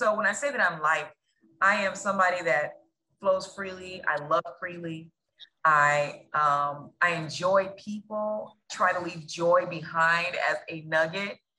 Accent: Cleveland, Ohio, United States; So I grew up in Cleveland, Ohio, and I turned on the radio and WZAK was my favorite station, 93.

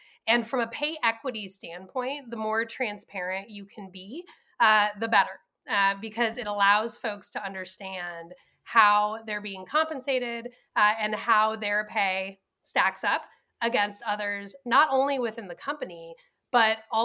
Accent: Mountain View, California, United States; now in Ann Arbor, United States; So I moved from Ann Arbor, Michigan, which is where I'm located now, back home, all the way to Mountain View, California.

